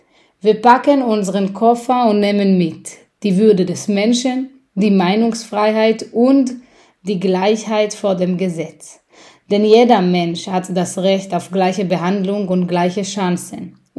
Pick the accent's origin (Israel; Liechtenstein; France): Israel; German is a second language; now in Germany; ich bin in Israel geboren und aufgewachsen, lebe seit 15 Jahren in Deutschland